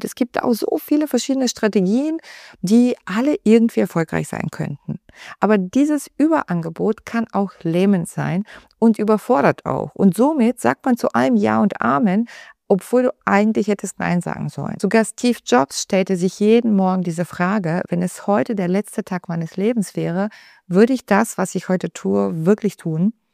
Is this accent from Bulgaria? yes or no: yes; Bulgaria; Ich bin Bulgarin.